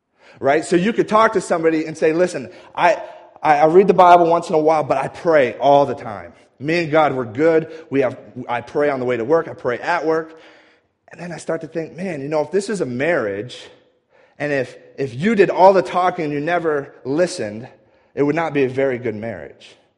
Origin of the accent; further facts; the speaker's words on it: New England, United States; also born or lived in Colorado; now in Wichita, United States; I came from New England, and then I lived in Colorado for a while. But New England, it's a very hilly area. There's lots of lakes. The ocean is there.